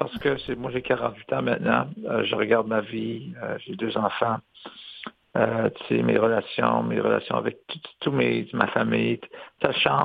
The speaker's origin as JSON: {"language": "French", "country": "Canada", "lives_now": "United States", "said": "Et puis, je dois dire aussi le fait que je suis Canadien"}